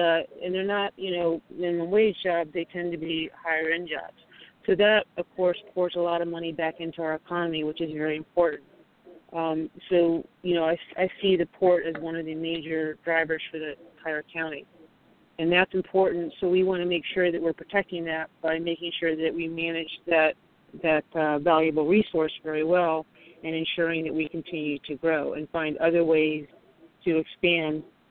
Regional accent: Washington, District of Columbia, United States; I'm from the Washington, D.C. area, and I know that Mr. Sims will agree with this, but D.C. traffic can be horrible

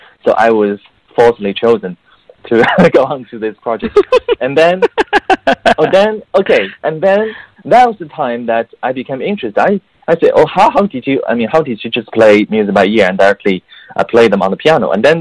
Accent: Beijing, China; English is a second language; Okay, so I grew up in Beijing, China. So at the same time, you know, English is not my native language, so I'm trying my best. And I grew up in Beijing

